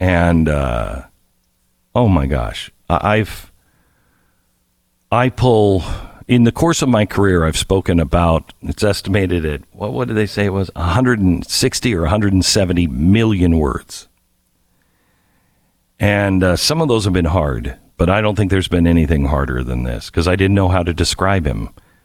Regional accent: Texas, United States; oh, I'm from Texas, and they would back away from me.

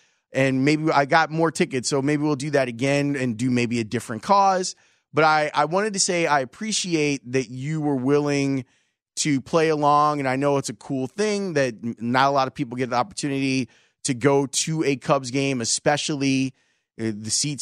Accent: New York, United States; accent: New York; And I'll try to hide my New York accent.

